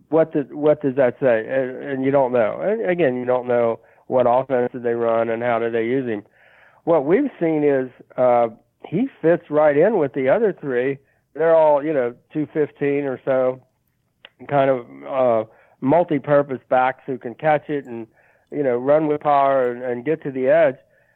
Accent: Midwest, United States; as a Midwesterner, you know, I'm a little prejudiced against them being, maybe let's say, quick-footed

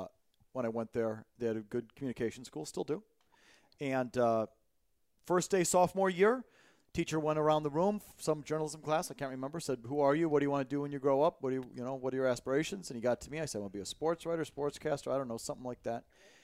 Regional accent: Milwaukee, Wisconsin, United States; born there; I was born in Old Milwaukee, Wisconsin

